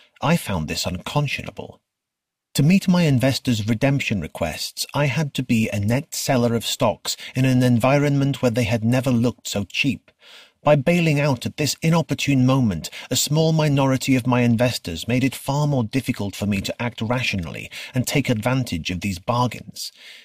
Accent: Israel; moved away; when I was growing up in Israel, my parents couldn't afford to take us on vacation or buy a TV.

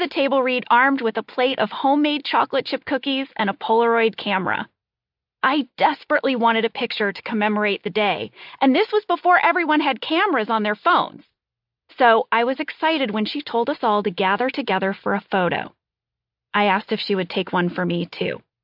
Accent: St. Louis, Missouri, United States; I grew up in St. Louis, Missouri.

